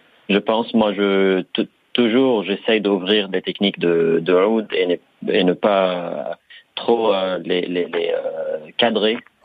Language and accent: French; Palestine; moved away as an adult; also born or lived in Paris; now in London, United Kingdom; vécu à Paris pendant 12 ans. Donc, on va dire la tiers de ma vie, que je suis parisien. Je suis tiers parisien et deux tiers palestinien.